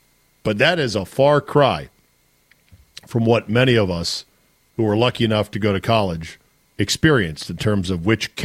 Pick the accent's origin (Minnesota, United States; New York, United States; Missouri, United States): New York, United States; Utica; It's an upstate New York thing. Yeah, I'm from Utica.